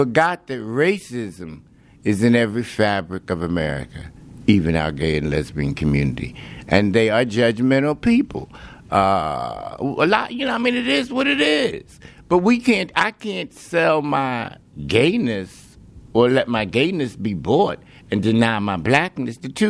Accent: Philadelphia, Pennsylvania, United States; Remember, segregation was running rampant here in Philadelphia during that time. So I was from North Philly.

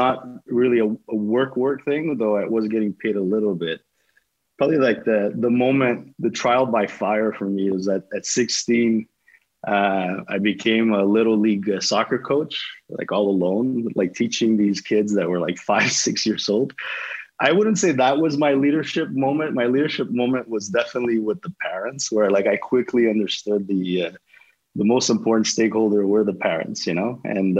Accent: Montreal, Quebec, Canada; I'm from Montreal, East End Montreal. I would say I had a pretty happy childhood, you know, multi-ethnic, first-generation Canadian neighborhood, very family-oriented.

